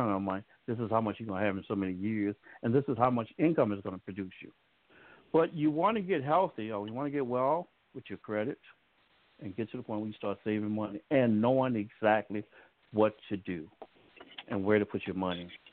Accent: New Orleans, Louisiana, United States; also born or lived in Dallas; I'm from New Orleans. I lived in Dallas for 20 years, but I went to see Merrill Lynch

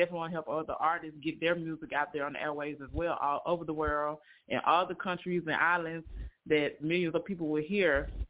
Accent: Alabama, United States; I'm from Alabama.

